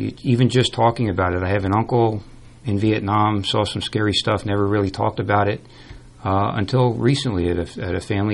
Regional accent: Clifton, United States; No, and even growing up in Clifton as a kid, I mean, we're talking mid-70s.

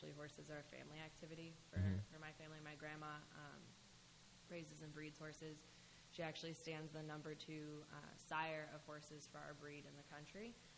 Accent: St. Louis, Missouri, United States; now in New Jersey, United States; No, I'm actually from Missouri originally. I'm from St. Louis, Missouri.

